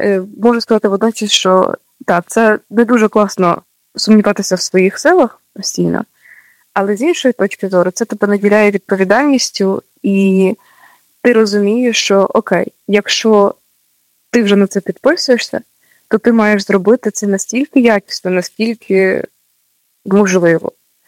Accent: Vinnytsia, Vinnytsia Oblast, Ukraine; в моїй діцезії, бо я з Вінниці.

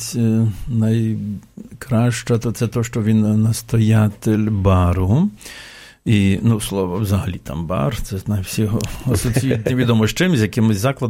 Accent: Sharhorod, Vinnytsia Oblast, Ukraine; Це 60 кілометрів від Шаргорода, від нашого рідного містечка.

